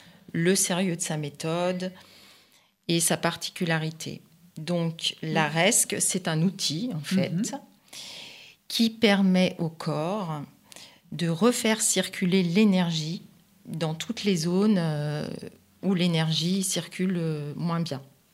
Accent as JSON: {"language": "French", "region": "Auvergne-Rhône-Alpes", "country": "France", "lives_now": "Villefranche-sur-Saône, France", "said": "je suis caladoise depuis 1998. Avant, je suis originaire de Savoie."}